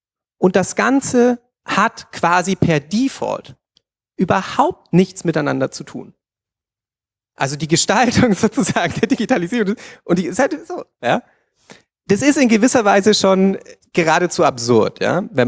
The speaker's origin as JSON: {"language": "German", "region": "Berlin", "country": "Germany", "said": "Zumindest als Berliner."}